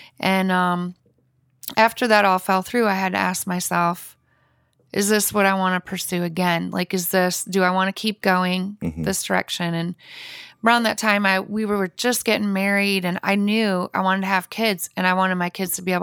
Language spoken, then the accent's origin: English; Michigan, United States; Well, I grew up in Michigan on a farm. On a 100-acre farm mm-hmm. out in the middle of nowhere